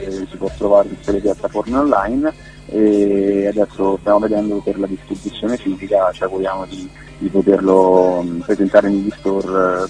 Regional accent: Sabaudia, Lazio, Italy; però comunque sul territorio, sono di Sabaudia, stiamo lavorando sul territorio

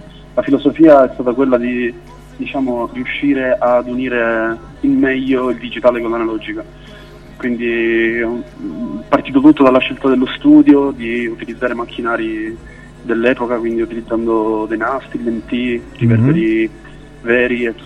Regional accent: Sicily, Italy; moved away as an adult; also born or lived in Tuscany; vengo dalla Sicilia, sono nato nel 98. Faccio musica da quando ero ragazzino, principalmente iniziai a scrivere le mie canzoni, poi mi trasferì in Toscana all'età di 18 anni

